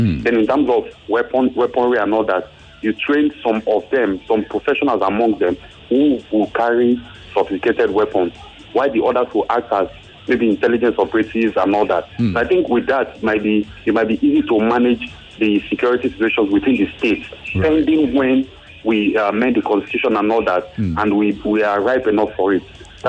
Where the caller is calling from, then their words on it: Fairfax, Virginia, United States; I'm calling from Fairfax.